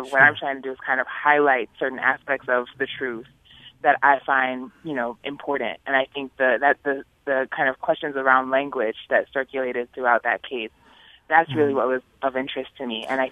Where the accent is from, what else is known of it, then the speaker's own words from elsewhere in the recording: New York City, New York, United States; I'm a New Yorker, and I grew up in Harlem, kind of, you know, northwest edge of Harlem, right between Harlem and Washington Heights.